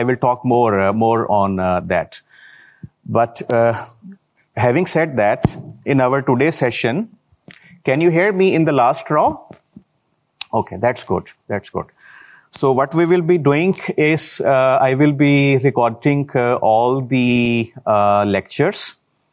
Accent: Pakistan; English is a second language; also born or lived in Finland; I'm from Pakistan. I came to Finland back in 2010 for my master's degrees in international business that I did from University of Turku.

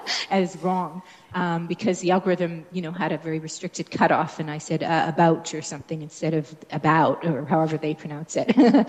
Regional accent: Canada; first language en; I'm Canadian, English is my mother tongue

